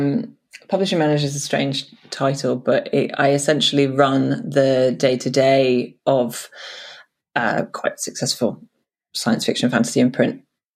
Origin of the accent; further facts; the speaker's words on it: South West England, United Kingdom; I'm from Cornwall. We grew up a very hippie, strange upbringing, you know.